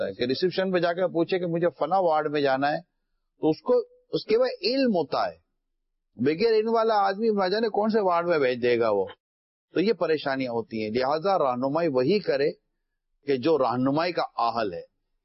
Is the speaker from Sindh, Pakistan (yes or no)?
yes; Karachi, Sindh, Pakistan; born there; میں باب المدینہ میں پیدا ہوا،